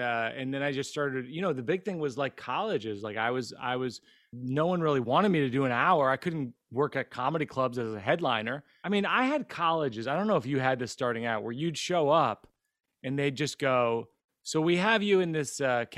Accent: Massachusetts, United States; So I grew up in Central Mass, Massachusetts.

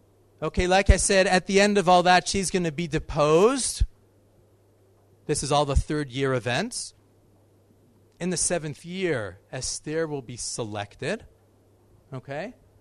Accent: Canada; when I was growing up in Canada in the 70s and the 80s

